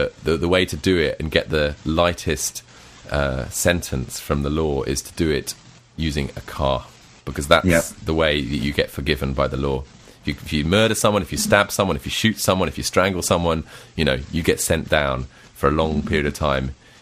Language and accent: English; England, United Kingdom; Whereas in London, we're a little bit more, you know, body conscious, and the nudity is like, we're terribly English.